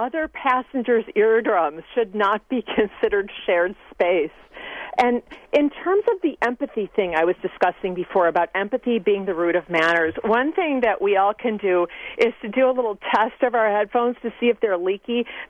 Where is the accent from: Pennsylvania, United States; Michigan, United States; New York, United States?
Michigan, United States; I'm from the Midwest, from Michigan, across the lake. And, I was raised to be decent and friendly.